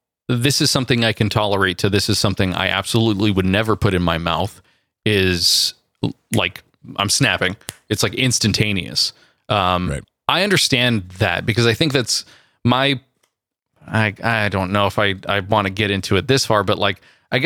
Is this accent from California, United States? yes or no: yes; California, United States; I went from Southern California up back to my hometown near San Francisco